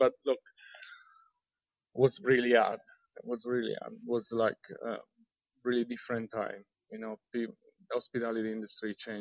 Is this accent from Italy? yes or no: yes; Rome, Lazio, Italy; English is a second language; moved away as an adult; now in Sydney, Australia; Sydney was another metropolis, I'm from Rome.